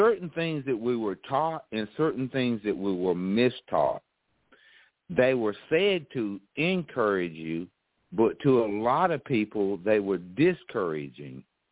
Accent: the South, United States; see, we came from the South, we say ain't

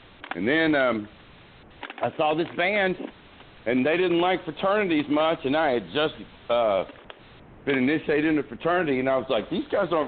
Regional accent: Hendersonville, Tennessee, United States; I was born here. I mean, so if they'd have named it, Mustache City, I'd still stay here, right? I grew up in Hendersonville

